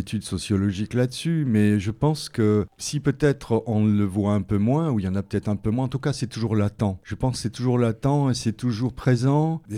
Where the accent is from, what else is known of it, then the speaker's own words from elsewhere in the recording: Grand Est, France; now in Saint-Faust, France; Non, je suis lorrain d'origine, oui. De la Moselle, proche de l'Alsace.